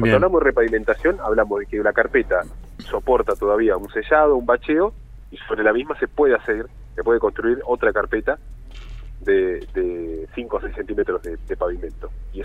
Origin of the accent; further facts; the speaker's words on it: Patagonia, Argentina; para nosotros que somos de la Patagonia